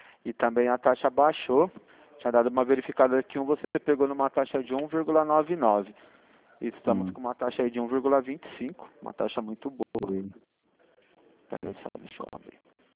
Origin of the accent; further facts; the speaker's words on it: Sorocaba, São Paulo, Brazil; Sou Sorocaba.